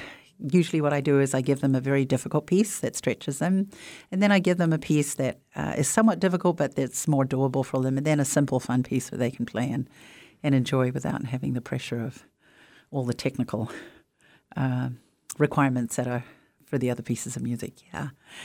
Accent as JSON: {"language": "English", "country": "New Zealand", "tie": "born or raised there", "lives_now": "Juneau, United States", "said": "where I grew up in New Zealand as well"}